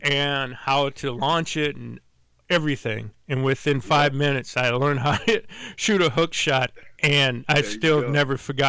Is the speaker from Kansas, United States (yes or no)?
no; St. Louis, Missouri, United States; Now, he remembered I was from St. Louis because where he met me was in the football offices when I first started as a student manager.